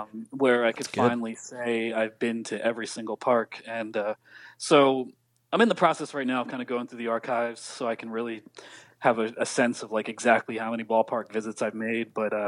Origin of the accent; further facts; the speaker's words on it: Ambler, Pennsylvania, United States; growing up as a Phillies fan and growing up with Reading, you know, growing up in Ambler, PA, with Reading being about an hour away.